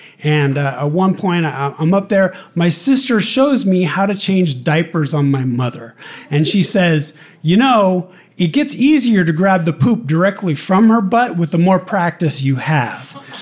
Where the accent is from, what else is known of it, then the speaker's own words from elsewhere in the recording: Sacramento, California, United States; I'm from Sacramento. She stays in Sacramento. She builds her career in Sacramento. My mother calls me a butterfly. And I go all over the country.